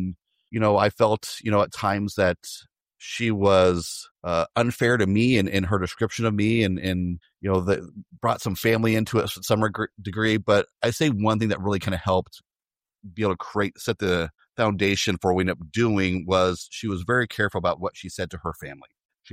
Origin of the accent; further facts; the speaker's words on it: Midwest, United States; now in Washington, D.C., United States; You know, I'm actually from the Midwest. I live out on the East Coast now, outside of Washington, D.C.